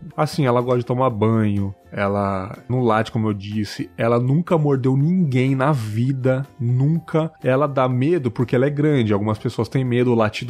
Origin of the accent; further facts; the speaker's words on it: São Paulo, Brazil; now in Cachoeira, Brazil; Sou de São Paulo, São Paulo capital.